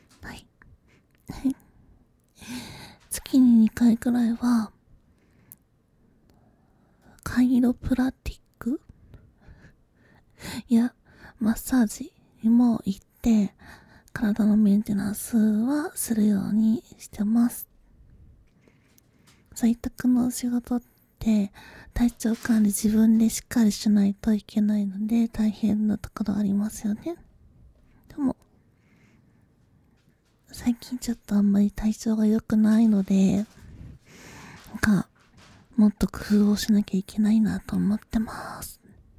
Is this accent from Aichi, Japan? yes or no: yes; Aichi, Japan; also born or lived in Kanto; 現在は愛知県に住んでいます。少し前までは関東に住んでました。関東の暮らしに疲れてしまって地元である愛知に帰ってきました。